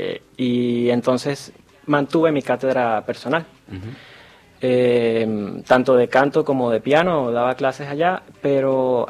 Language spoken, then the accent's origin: Spanish; Venezuela; moved away as an adult; Yo salí de Venezuela en el 2016, después de 2 años estudiando música en la ULA, en la Universidad de los Andes.